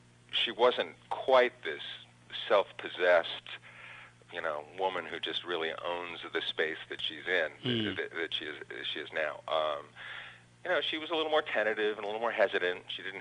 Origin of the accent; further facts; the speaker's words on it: Brookline, Massachusetts, United States; born there; I was born in Brookline.